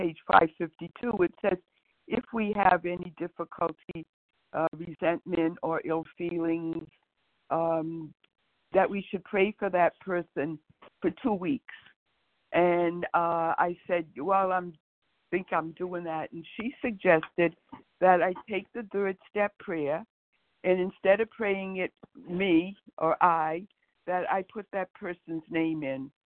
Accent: Boston, Massachusetts, United States; And I'm from the Boston area.

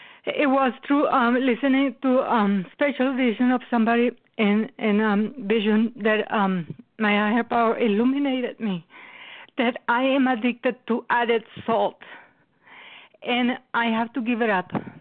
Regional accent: Wisconsin, United States; I'm from Wisconsin, and I have been in OA for a year and a half

